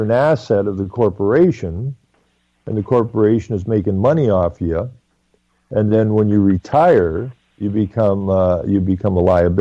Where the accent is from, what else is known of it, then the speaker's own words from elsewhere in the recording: Canada; explained that I'm a Canadian and you're going to look after me whether you like it or not.